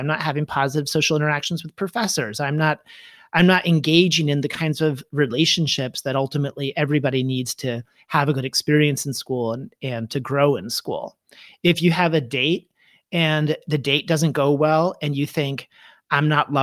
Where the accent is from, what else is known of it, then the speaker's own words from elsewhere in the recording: Michigan, United States; So I was brought up in Michigan, and I went to college in California at Stanford.